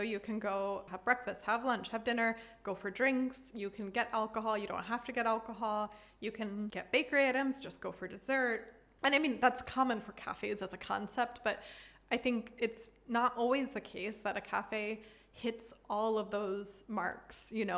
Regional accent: Philadelphia, Pennsylvania, United States; moved away as an adult; One of the things that's been the hardest itch to scratch living abroad is we're from the Northeast. We're from Philly, which has an amazing style of pizza.

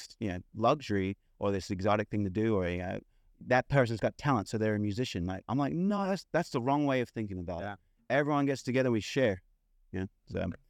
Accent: Australia; also born or lived in Indonesia; I'm from Australia and Indonesia

